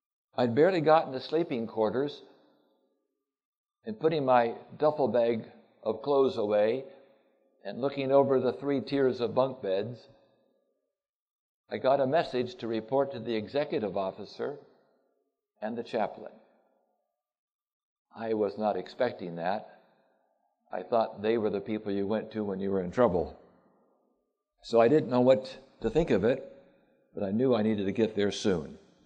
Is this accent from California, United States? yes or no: yes; Berkeley, California, United States; born there; And I was born in Berkeley, California. Can any good thing come out of Berkeley?